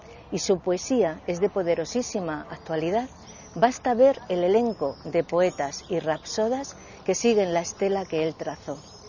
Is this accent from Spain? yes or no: yes; Extremadura, Spain; Para mí, como inmigrante extremeña, lo mismo que para muchos inmigrantes extremeños